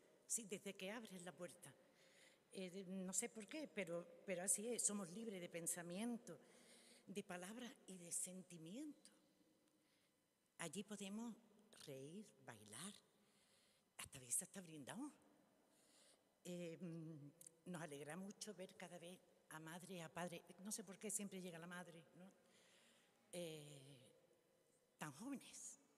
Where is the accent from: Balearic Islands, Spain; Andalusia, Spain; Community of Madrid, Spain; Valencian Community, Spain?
Andalusia, Spain; Jerez de la Frontera; Yo vengo de Jerez Afemén. Me cuesta decir Cádiz, pero es verdad, es Cádiz.